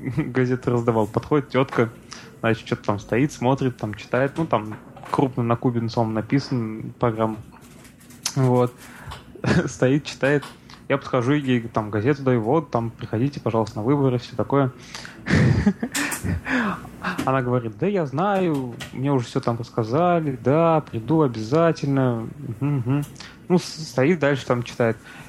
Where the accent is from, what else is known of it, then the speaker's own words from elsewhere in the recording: Zelenodolsk, Tatarstan, Russia; вот, я тут приехал там из Татарстана, все такое. Она говорит, о, как здорово. Там, а что, из какого города? Я говорю, вот, из Зеленодольска.